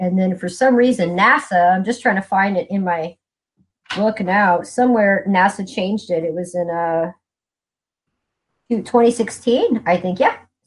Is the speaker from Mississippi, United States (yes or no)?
no; San Diego, California, United States; also born or lived in Hollywood; I grew up in San Diego, actually, which is like, I lived in Hollywood later. That's where I like lived as an adult. But as a child, I lived in San Diego.